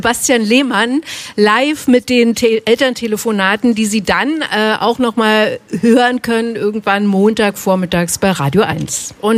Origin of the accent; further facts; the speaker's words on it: Baden-Württemberg, Germany; Also meine Mutter ruft an aus meiner Heimat, ne? Badischen Heimat.